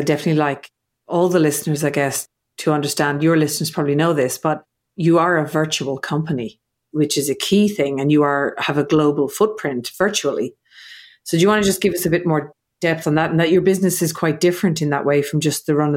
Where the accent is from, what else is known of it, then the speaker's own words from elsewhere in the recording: Ireland; now in Australia; I'm living in Australia. I'm from Ireland. My husband is Hungarian.